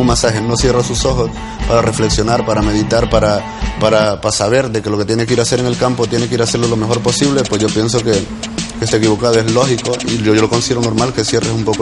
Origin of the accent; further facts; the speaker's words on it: El Salvador; soy salvadoreño. Uh-huh. Soy de un país que está en su desarrollo